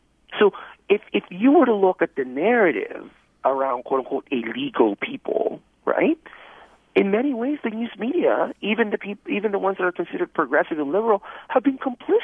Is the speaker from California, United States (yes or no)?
yes; California, United States; That was a surprise to me because I grew up in California.